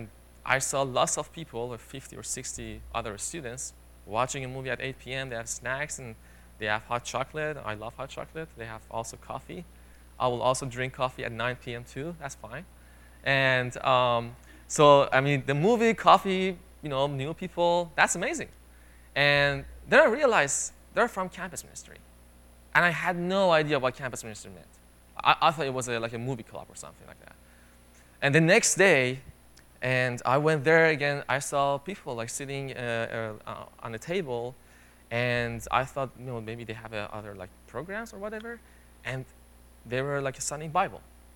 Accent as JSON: {"language": "English", "country": "Iran", "second_language": "English", "moved": "as an adult", "lives_now": "United States", "said": "So you might have noticed in my accent, I'm not from here, of course, right? I'm from Iran, or the correct pronunciation is Iran, and I came here January 22, and to study biology"}